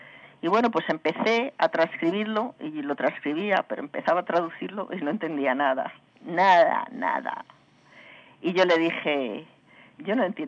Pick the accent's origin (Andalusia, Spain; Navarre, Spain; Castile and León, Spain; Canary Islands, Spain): Castile and León, Spain; Segovia; había franceses que iban a Segovia, porque yo soy de Segovia, en el verano